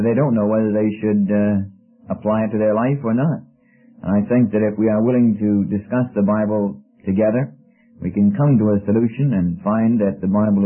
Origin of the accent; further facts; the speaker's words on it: Wheaton, Illinois, United States; born there; I was born in around Wheaton, Illinois, 1938.